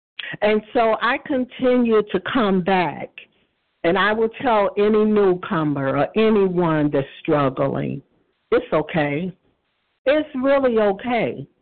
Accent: Michigan, United States; from Michigan, a grateful, compulsive overeater.

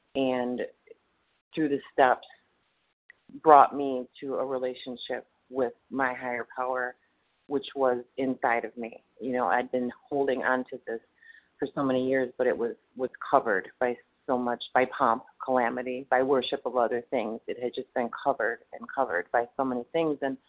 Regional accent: Wisconsin, United States; I'm from Wisconsin, and I'm actually in Texas sharing this message this morning.

